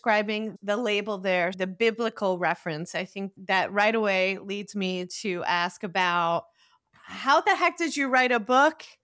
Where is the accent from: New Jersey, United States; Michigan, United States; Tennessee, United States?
New Jersey, United States; Basket on the table at the Macaroni Grill when I was growing up in New Jersey in the 90s.